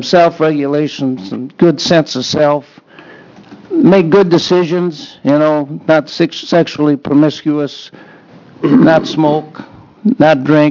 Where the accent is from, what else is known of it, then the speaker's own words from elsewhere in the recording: Madras, Oregon, United States; from Madras. Been a family physician there for 35 years